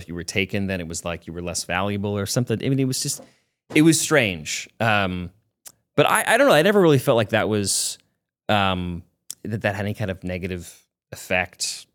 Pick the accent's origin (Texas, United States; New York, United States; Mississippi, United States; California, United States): California, United States; Simi Valley; I'm from Simi Valley